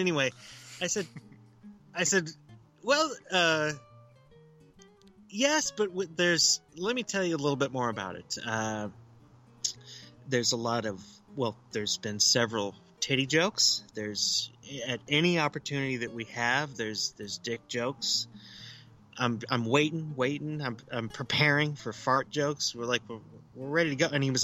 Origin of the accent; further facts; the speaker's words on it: Davenport, Iowa, United States; Now, I'm from Davenport, Iowa, where it gets fucking really cold.